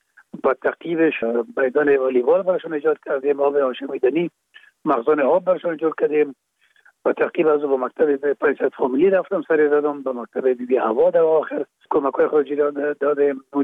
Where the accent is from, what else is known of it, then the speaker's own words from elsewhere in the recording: Kabul, Afghanistan; در کابل، شهید کابل به دنیا آمدیم. اصل ما از رکخانه کابل است و خود ما چون پدر ما باز از رکخانه به شهید انتقال شدن، موجا در شهید کابل به دنیا آمده و موجا مکتب خواندیم